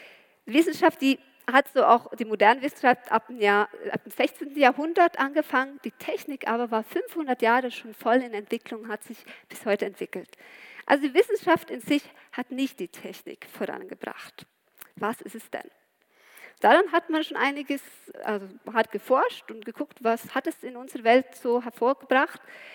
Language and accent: German; Norway; German is a second language; ich komme ja aus Norwegen, habe nicht so viel von Goethe gelernt